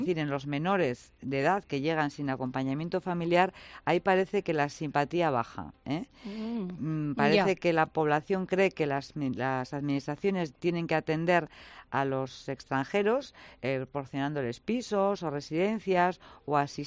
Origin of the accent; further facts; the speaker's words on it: Basque Country, Spain; ¿Somos los vascos tolerantes con la inmigración?